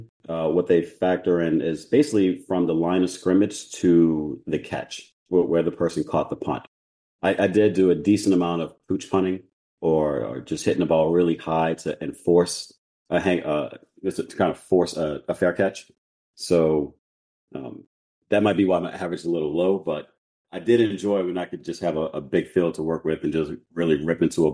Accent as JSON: {"language": "English", "town": "New Orleans", "region": "Louisiana", "country": "United States", "said": "So I'm from New Orleans, Louisiana. And I went to a high school named St. Augustine High School, which is a well-known high school down here."}